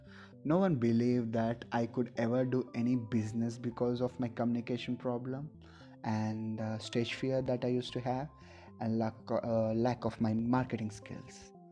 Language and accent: English; India; English is a second language; even in my mother tongue, or my national language is Hindi, so Telugu, Hindi, English I speak, but I speak in a different way.